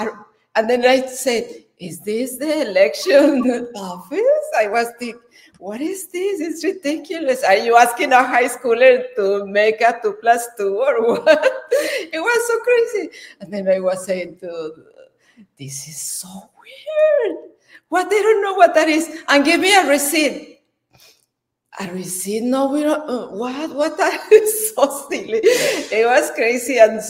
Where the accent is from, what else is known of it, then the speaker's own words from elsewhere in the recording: Mexico; When I was young, I grew up in Mexico, and my father was very political.